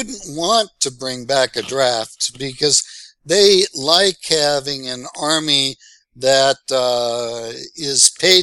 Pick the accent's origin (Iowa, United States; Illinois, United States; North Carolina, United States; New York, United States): Iowa, United States; I'm from Iowa.